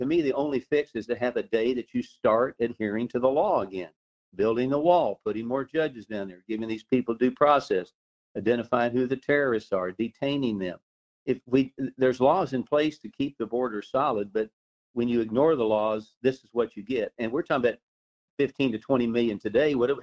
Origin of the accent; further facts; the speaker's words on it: Weatherford, Texas, United States; I'm from Weatherford, Texas.